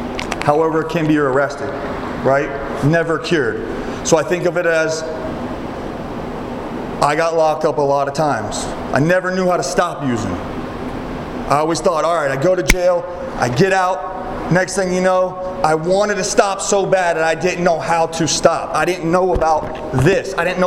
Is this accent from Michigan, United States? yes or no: no; Florida, United States; I was born and raised in Florida. Grew up a kid that was always good at sports.